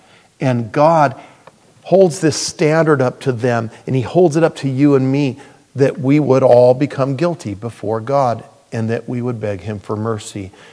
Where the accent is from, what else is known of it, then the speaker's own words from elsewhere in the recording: United States; I grew up in the United States.